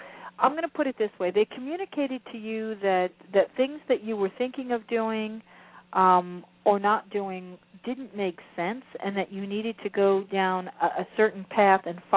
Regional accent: New Jersey, United States; accent: New Jersey; You know, I keep saying y'all a lot to try and lose my New Jersey accent, but it doesn't seem

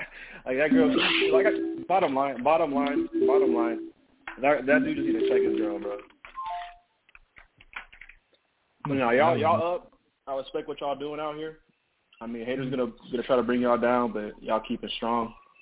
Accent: Puerto Rico; Yo, I'm from Puerto Rico, big fan, bro. Just had a quick question for someone who's 18.

